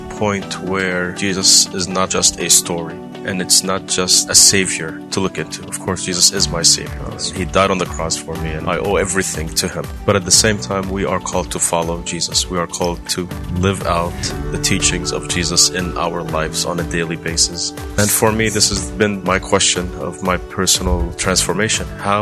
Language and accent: English; Israel; Well, I grew up in the Holy Land, and I grew up in a very beautiful evangelical family.